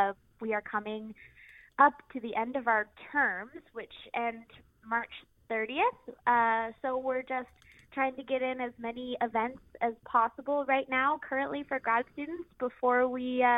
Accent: Dartmouth, Nova Scotia, Canada; now in Prince George, Canada; So I'm originally from Dartmouth, Nova Scotia. I came to Prince George a little over a year ago

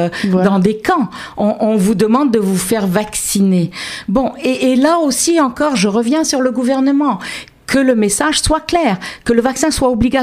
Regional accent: Quebec, Canada; Nous sommes Québécois, voilà. Nous vivons ici. Oui. Notre première identité, elle est québécoise.

